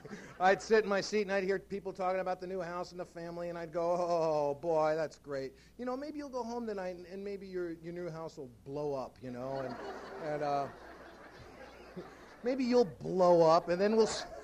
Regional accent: New York City, New York, United States; I grew up in the Bronx in New York City.

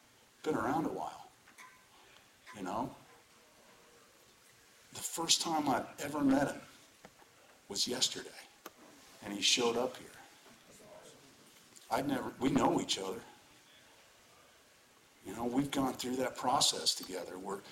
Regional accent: Colorado, United States; I'm from Colorado.

